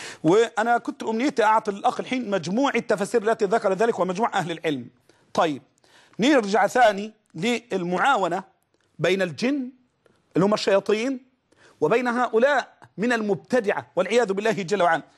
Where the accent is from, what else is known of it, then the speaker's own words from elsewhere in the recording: Egypt; تعرفين الناس كانوا عندنا في مصر من بس من 20 سنة فات 30 سنة